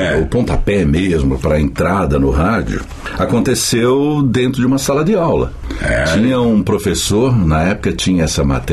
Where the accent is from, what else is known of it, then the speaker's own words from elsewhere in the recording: Marília, São Paulo, Brazil; Naquela época, a gente crescendo lá em Marília, com 7, 8 anos, que eu comecei a tomar pé da coisa